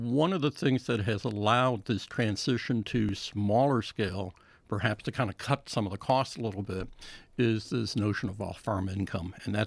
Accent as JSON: {"language": "English", "region": "Illinois", "country": "United States", "tie": "born or raised there", "said": "I grew up in Illinois, and it was basically corn and beans."}